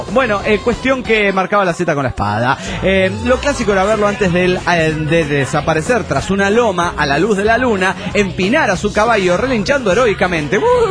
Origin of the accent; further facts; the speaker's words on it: Guatemala; de Guatemala.